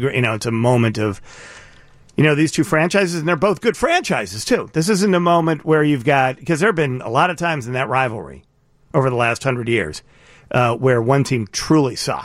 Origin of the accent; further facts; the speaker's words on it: Chicago, Illinois, United States; I'm a Chicagoan.